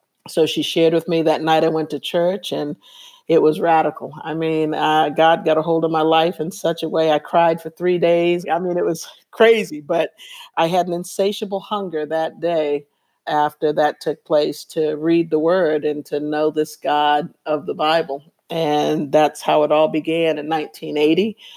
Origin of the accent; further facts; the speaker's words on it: Boston, Massachusetts, United States; I grew up in Boston, moved to Brockton, graduated, became an athlete at Texas